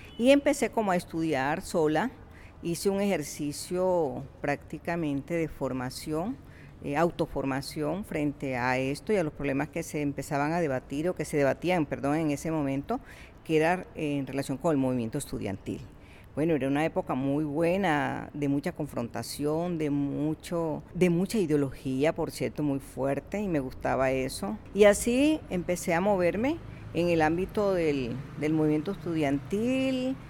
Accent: Montería, Córdoba, Colombia; el colegio donde yo estudiaba, un colegio de bachillerato en Córdoba, en Montería, porque yo soy de Córdoba.

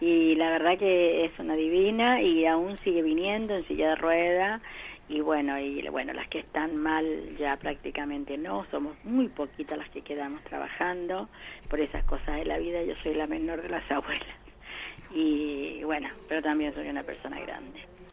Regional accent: Chile; now in Argentina; porque nosotros somos chilenos

